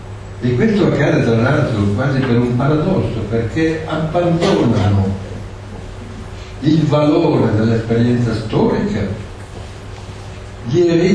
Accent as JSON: {"language": "Italian", "town": "Brescia", "region": "Lombardy", "country": "Italy", "said": "guardi che non sono di Bergamo, sono di Brescia"}